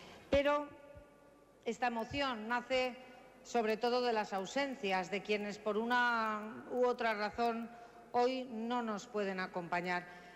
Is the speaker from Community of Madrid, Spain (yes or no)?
yes; Madrid, Community of Madrid, Spain; Yo soy madrileña, he nacido en esta ciudad, aquí he vivido, he trabajado, he estudiado, aquí han nacido mis hijos y también aquí en Madrid he desarrollado una carrera política dilatada